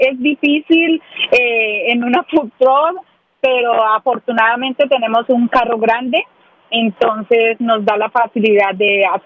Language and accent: Spanish; Ibagué, Tolima, Colombia; now in United States; Soy de Ibagué, del departamento del Tolima.